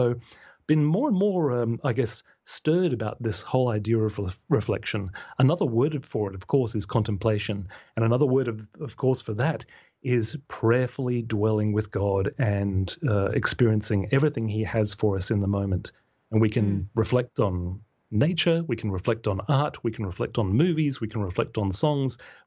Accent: Australia; more and more in my home country, Australia.

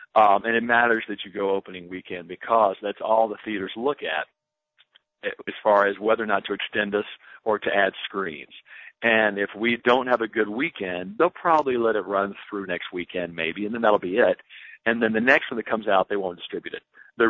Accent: Nashville, Tennessee, United States; I grew up in Nashville. So in the South, very conservative.

